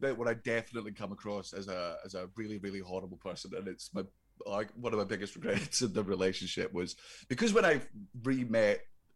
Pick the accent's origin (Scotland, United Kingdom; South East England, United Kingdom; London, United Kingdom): Scotland, United Kingdom; Oh man, because I'm Scottish, man.